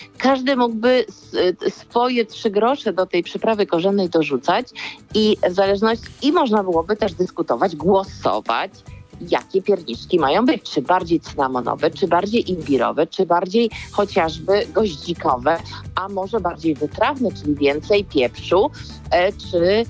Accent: Biecz, Lesser Poland, Poland; tutaj też Małopolska, rodzinne moje strony w Bieczu

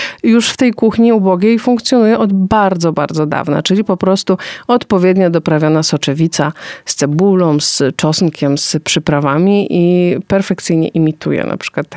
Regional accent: Łódź Voivodeship, Poland; born there; Ja jestem, urodziłam się na pograniczu łódzkiego i świętokrzyskiego

